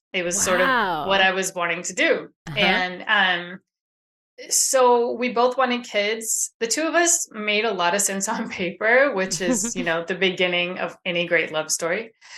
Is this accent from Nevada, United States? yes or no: no; Sacramento, California, United States; I am from Sacramento, California area.